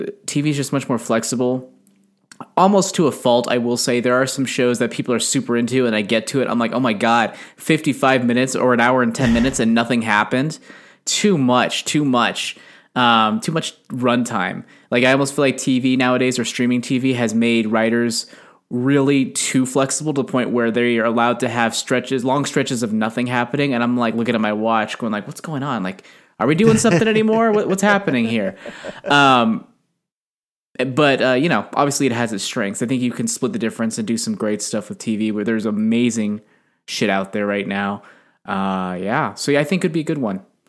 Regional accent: United States; as an American who was freaking raised and taught Western style storytelling

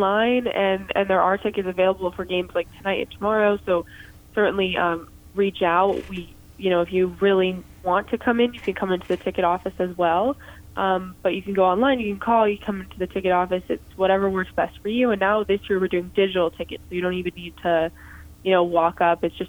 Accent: Vermont, United States; now in Lynchburg, United States; I'm coming in from Vermont, so it's totally different.

